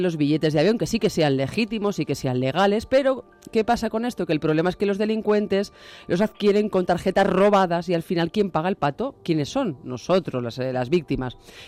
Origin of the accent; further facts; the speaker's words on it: Valladolid, Castile and León, Spain; de personas que, por ejemplo, Valladolid, de mi tierra, incluso de Madrid